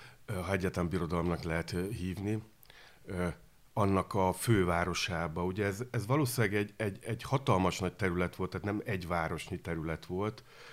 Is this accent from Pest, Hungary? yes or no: no; Szentes, Csongrád-Csanád, Hungary; én egy Szentes nevű kisvárosban nőttem fel a Tisza partján